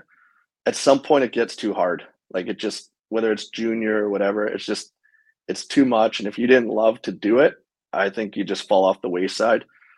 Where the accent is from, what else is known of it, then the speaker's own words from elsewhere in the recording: Winnipeg, Manitoba, Canada; I grew up in Winnipeg where we had access to outdoor ice, so it was a lot less structured, but I mean, we lived at the rink and we were on the ice, you know, 4 or 5 hours a day pretty well.